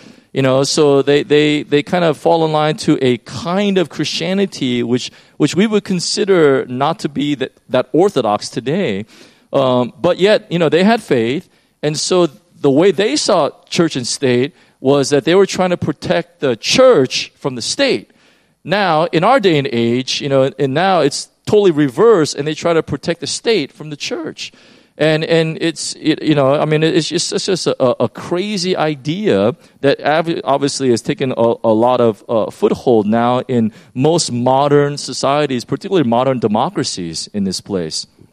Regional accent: United States; I mean, I can only speak as an American to this.

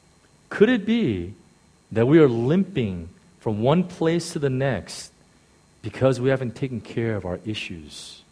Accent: California, United States; I come from Southern California. We're all laid back.

